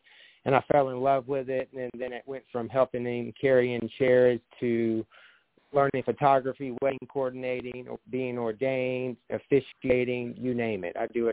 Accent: Athens, Georgia, United States; moved away as an adult; now in Destin, United States; I am originally from Athens, Georgia, which is east of Atlanta, northeast Georgia. I moved here about 10 years ago.

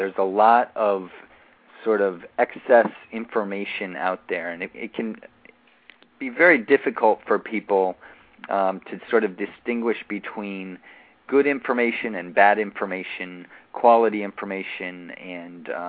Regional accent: Iowa City, Iowa, United States; now in New York City, United States; Yeah, I grew up in Iowa and actually lived most of my life in Iowa City, right in the Midwest, and ended up moving out to the East Coast where I went to college and haven't left since, in New York City now.

